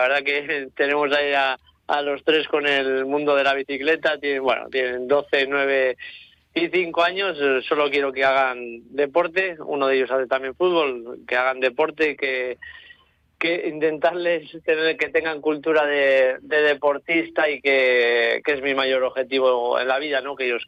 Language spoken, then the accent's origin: Spanish; Santander, Cantabria, Spain; born there; acabando en Santander, ¿no? Que es donde yo nací.